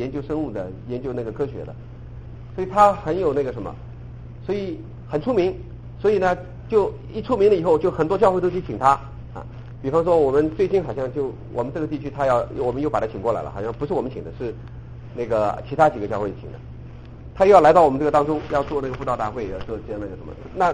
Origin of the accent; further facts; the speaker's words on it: China; 我要讲的就是我们中国人当中